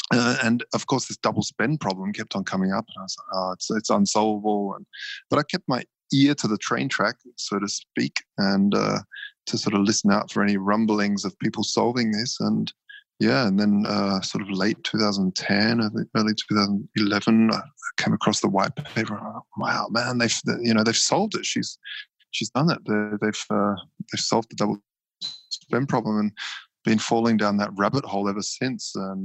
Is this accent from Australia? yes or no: yes; Adelaide, South Australia, Australia; also born or lived in Sydney; now in Berlin, Germany; From Adelaide and spent a long time in Sydney as well.